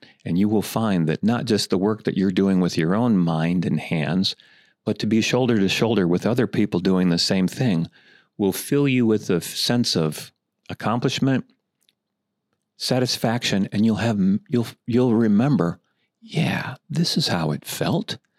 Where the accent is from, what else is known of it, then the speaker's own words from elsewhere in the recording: United States; As an American, I am particularly grateful for the sacrifice that Norway has made over the many years.